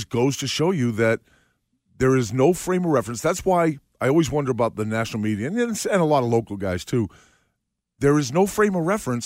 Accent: Boston, Massachusetts, United States; the Yankees were to us when we were growing up in Boston.

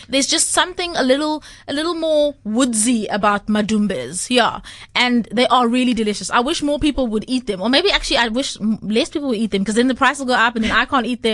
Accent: Durban, KwaZulu-Natal, South Africa; Growing up in Durban, we used to grow them on the farm, and they're such a treat still for my family because it's so hard to get them in the Western Cape.

